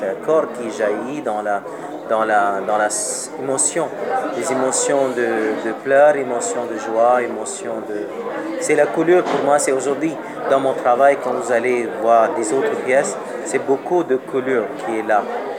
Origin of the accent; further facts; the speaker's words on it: Bangalore, Karnataka, India; French is a second language; now in France; de Bangalore, du sud.